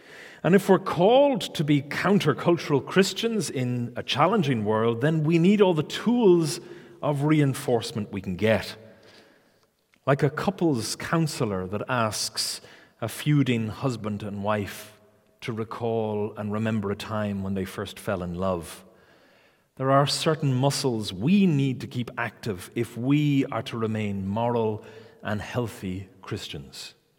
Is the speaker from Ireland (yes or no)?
yes; Ireland; Growing up in Ireland, a typical Irish mother always led their sons to believe that the world revolved around them.